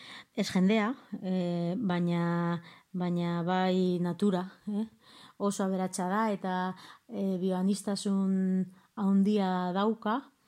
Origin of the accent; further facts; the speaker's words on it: Vitoria-Gasteiz, Basque Country, Spain; eta Gasteizkoa naiz.